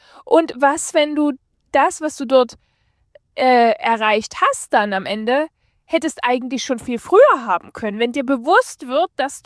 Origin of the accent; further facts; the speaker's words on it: Germany; dass wir gerne als Menschen an sich, aber vielleicht auch ein bisschen so als Deutsche, das ist, glaube ich, so ein bisschen typisch deutsch